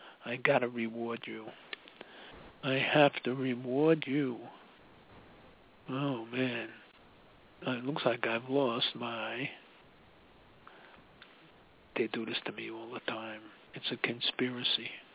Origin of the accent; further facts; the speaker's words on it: New York, United States; where are you from? I say, I'm from New York. Oh, you're big shot.